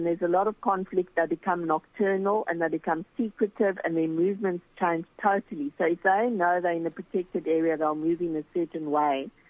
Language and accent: English; South Africa; I mean, I do feel I'm proudly South African